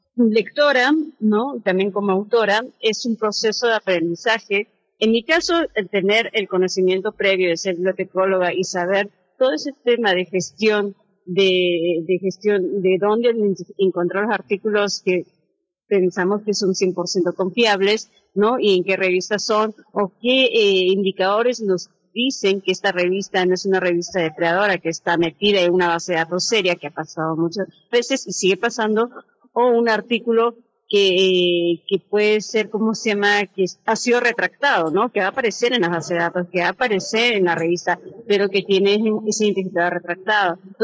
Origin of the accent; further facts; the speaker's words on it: Peru; yo soy peruana